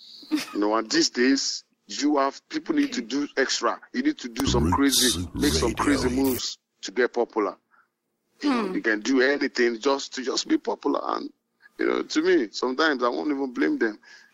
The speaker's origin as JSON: {"language": "English", "region": "Kogi", "country": "Nigeria", "tie": "born or raised there", "also_born_or_lived": "Kwara State / Niger State / Abuja / Lagos", "said": "I grew up everywhere, you know, but majorly in Kogi, you know. There was my mom, and then always in Ilorin, then later to Niger State with my uncle. And from there, I went to Abuja. From Abuja, I run into Lagos."}